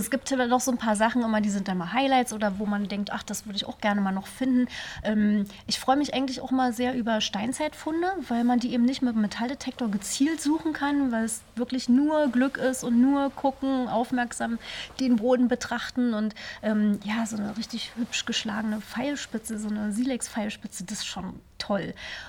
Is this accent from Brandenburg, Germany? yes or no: yes; Nennhausen, Brandenburg, Germany; eine kleine Ausgrabung in Nennhausen, meinem Heimatort, wo ich dann schon als Kind am Rand gesessen habe